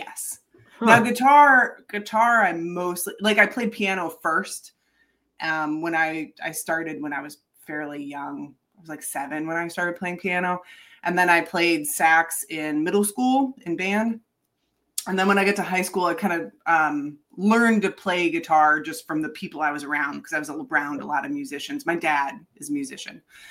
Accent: Michigan, United States; I'm from Michigan, I'm from the Midwest, and in the Midwest you don't really, there's not as many bars.

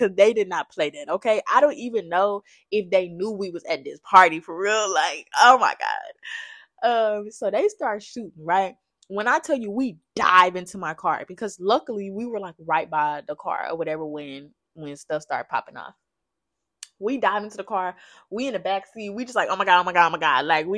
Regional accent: Louisiana, United States; Now, I'm from Louisiana originally, Southwest Louisiana. I'm going to just call it the lake, okay? I'm from the lake.

